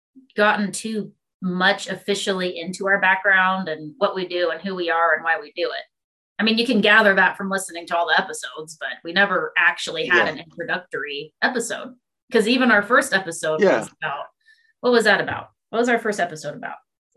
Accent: Santa Barbara, California, United States; So I'm originally from California, Santa Barbara, California, of all places, which is extremely expensive to live in.

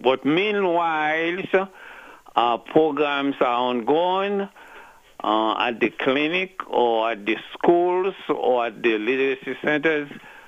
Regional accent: Haiti; Secondly, I am from Haiti, and I know firsthand the conditions there

